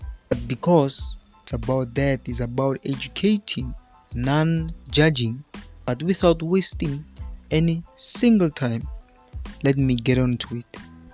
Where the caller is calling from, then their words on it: South Africa; and I'm broadcasting live from South Africa.